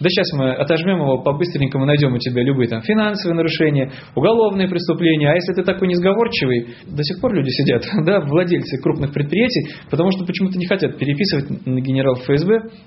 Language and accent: Russian; Saint Petersburg, Russia; вот я, как петербуржец, все Петербург, вокруг Петербурга